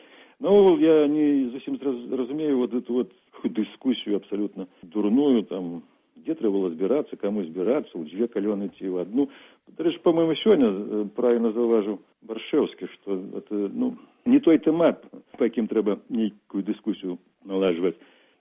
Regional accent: Kreva, Grodno Region, Belarus; Калі жывых у самім крэве, у маёй роднай вёсцы, у маёй мястэчку, было больш яшчэ, чым людзей, якія ўжо ляжалі на могілках.

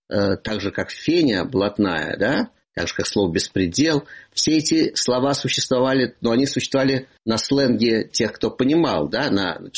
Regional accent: Moscow, Russia; moved away; Я москвич. У меня есть свои маршруты, которые успокаивают мою расшатанную нервную систему.

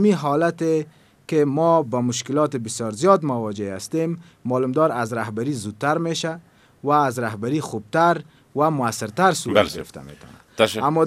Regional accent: Afghanistan; ما اول یک افغان هستیم

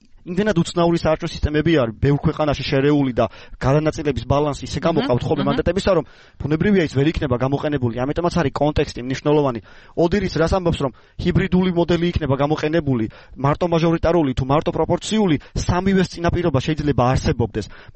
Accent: Adjara, Georgia; აჭარიდან ვარ და ბევრი ადამიანს ვიცნობ

